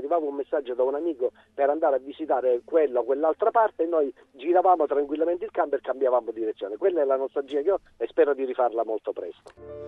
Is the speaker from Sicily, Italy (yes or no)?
yes; Sicily, Italy; perché noi, essendo siciliani, ci piace promuovere la Sicilia